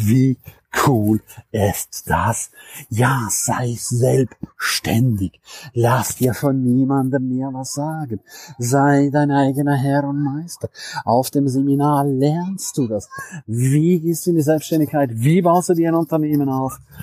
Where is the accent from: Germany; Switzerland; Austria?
Switzerland; St. Moritz, Graubünden; In meiner Heimat St. Moritz. Weißt du, wie schön das da ist?